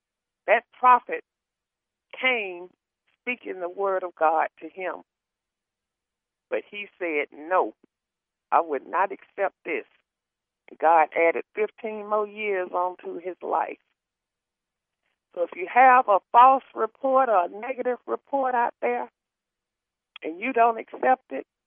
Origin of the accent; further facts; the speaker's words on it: Cleveland, Ohio, United States; Those three girls from my hometown, Cleveland, Ohio, that was kidnapped up there.